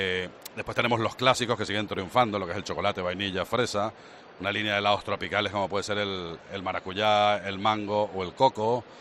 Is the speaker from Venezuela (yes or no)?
yes; Venezuela; now in Spain; Yo soy de Venezuela. Tengo ya algunos añitos por aquí, pero nací en Venezuela hace unos años ya.